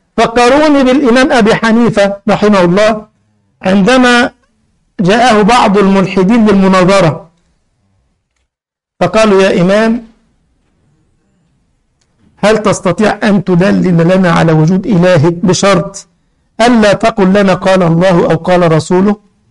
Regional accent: Egypt; عندنا في مصر في المية بتاعت الوضوء كلها مية وربما يكون في نجاسات

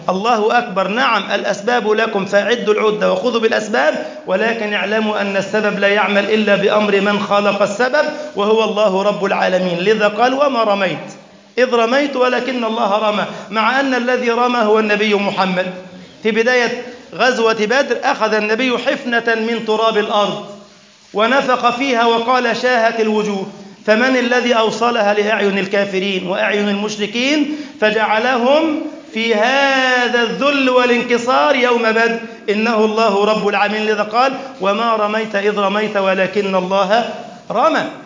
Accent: Egypt

